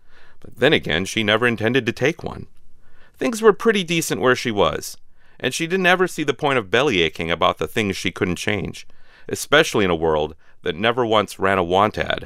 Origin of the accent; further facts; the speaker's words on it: Midwest, United States; one of the things that I experienced growing up in the Midwest was it took a while to find out how complex people were.